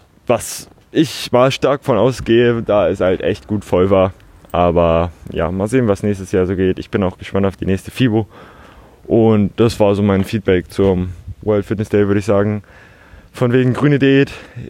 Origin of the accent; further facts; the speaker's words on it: Hamburg, Germany; Bin aufgewachsen in Altona